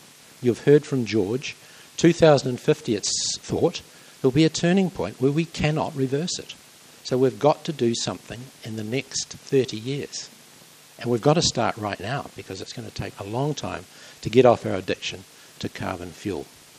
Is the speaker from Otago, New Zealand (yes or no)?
yes; Dunedin, Otago, New Zealand; So I'm not from Gisborne, I'm from Dunedin, and where I used to go for my holidays was the Manuototo